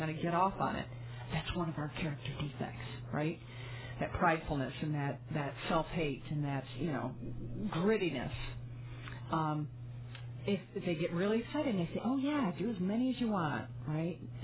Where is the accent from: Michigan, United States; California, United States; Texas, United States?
Michigan, United States; Well, I was from Michigan originally, so got influenced by that group.